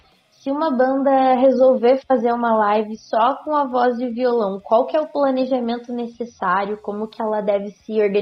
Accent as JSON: {"language": "Portuguese", "town": "São Bento", "country": "Brazil", "said": "Eu sou lá de São Bento, aí a gente fala meio assim, tá ligado?"}